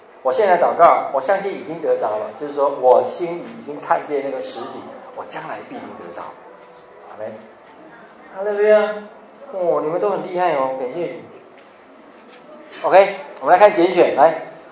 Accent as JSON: {"language": "Chinese", "region": "Northeast China", "country": "China", "said": "我们从东北来"}